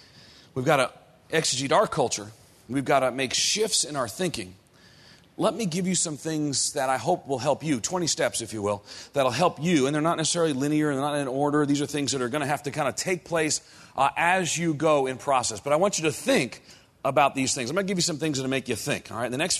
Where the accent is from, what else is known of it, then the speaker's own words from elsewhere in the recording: New York City, New York, United States; I was born and reared in New York City in a nominally Catholic family, Irish Catholic neighborhood.